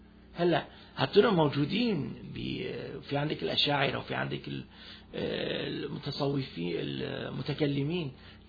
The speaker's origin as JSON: {"language": "Arabic", "country": "Syria", "lives_now": "Canada", "said": "لا سهل واحد يقتلعني من كندا بس صعب يقتلعني من سوريا"}